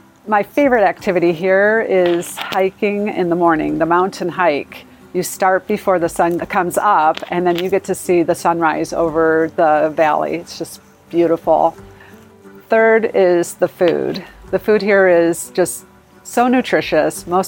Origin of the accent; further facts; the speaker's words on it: California, United States; I'm from Southern California.